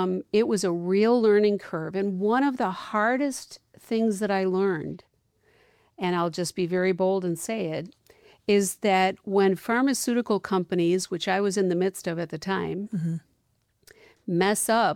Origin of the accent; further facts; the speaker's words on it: Illinois, United States; now in Omaha, United States; I'm originally from Illinois, but we moved here a long time ago.